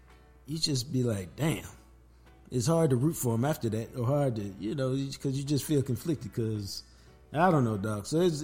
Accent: Buffalo, New York, United States; I mean, and how could he not be growing up in Buffalo?

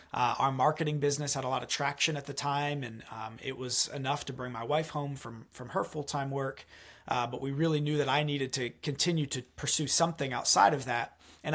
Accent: Delaware, United States; I was from Delaware. My wife was from South Jersey.

